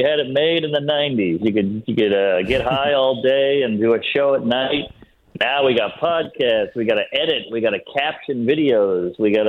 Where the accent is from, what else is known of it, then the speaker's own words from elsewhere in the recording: New Orleans, Louisiana, United States; Well, I grew up outside right outside the French Quarter in a shitty, in a dilapidated mansion.